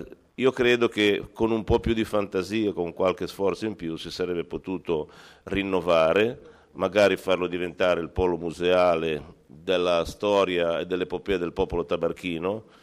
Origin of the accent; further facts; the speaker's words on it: Genoa, Liguria, Italy; Orgoglioso sicuramente da genovese di avere un museo